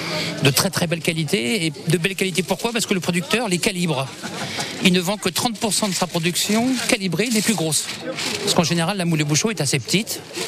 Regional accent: Saint-Malo, Brittany, France; Nous, on vient de Saint-Malo

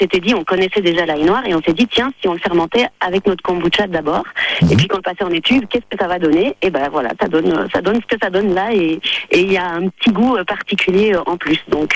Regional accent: Belgium; now in France; Pas du tout, moi je suis belge.

